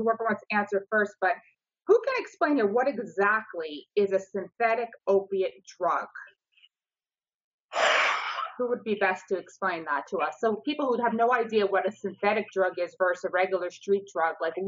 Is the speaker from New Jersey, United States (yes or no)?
yes; New Jersey, United States; now in Florida, United States; I'm originally from New Jersey, but we're all here in Florida.